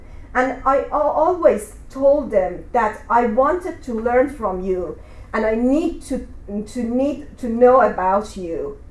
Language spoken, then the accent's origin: English; Iran; moved away; Although I am an Iranian and I'm away from Iran only for 3 years, but they assume that I have to do research about women here, not back again to my country.